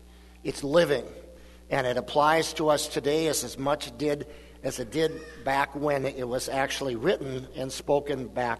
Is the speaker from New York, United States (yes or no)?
no; McHenry, North Dakota, United States; now in Minnesota, United States; I grew up in McHenry, North Dakota, which is probably straight east here, about, I'm guessing, about 130-140 miles, I suppose.